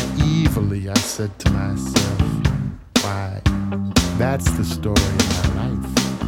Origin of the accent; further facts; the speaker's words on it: Miami, Florida, United States; born there; I was born in Miami, Florida, 1953.